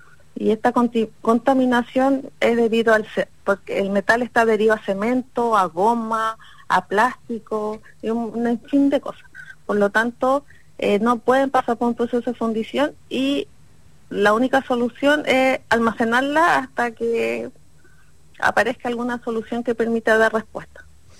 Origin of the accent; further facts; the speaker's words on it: Antofagasta, Chile; also born or lived in Calama; Yo nací en Calama, uh-huh. Pero toda mi vida he vivido en Antofagasta.